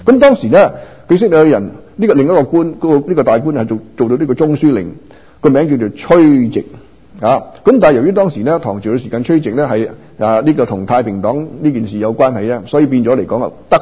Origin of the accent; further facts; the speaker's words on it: Guangdong, China; 即係我哋廣東人粵音啊